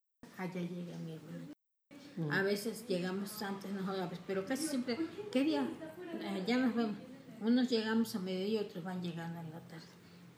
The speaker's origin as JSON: {"language": "Spanish", "town": "Zamora", "region": "Michoacán", "country": "Mexico", "said": "Y la otra vive allá en Zamora, en mi tierra."}